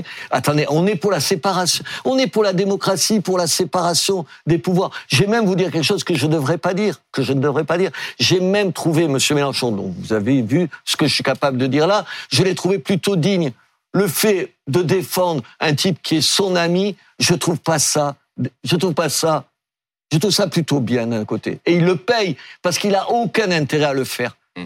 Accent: Béziers, Occitanie, France; Moi, chez moi, à Béziers, ces trois dernières années

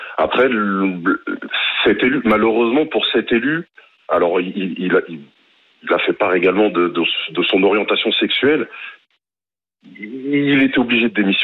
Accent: Île-de-France, France; also born or lived in Antilles; J'ai grandi en Seine-Saint-Denis

